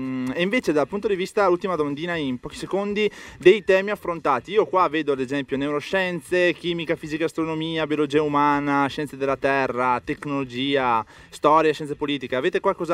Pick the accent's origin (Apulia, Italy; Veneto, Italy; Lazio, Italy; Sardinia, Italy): Veneto, Italy; Padua; Perché noi siamo di Padova